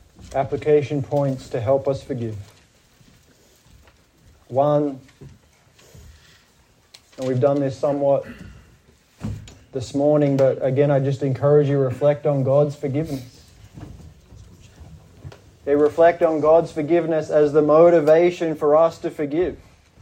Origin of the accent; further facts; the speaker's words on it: Australia; accent: Australian; That's my Aussie accent coming in.